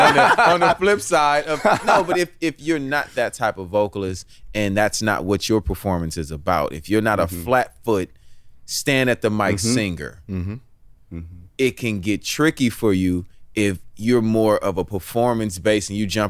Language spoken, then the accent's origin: English; San Francisco, California, United States; Yeah, I'm from San Francisco.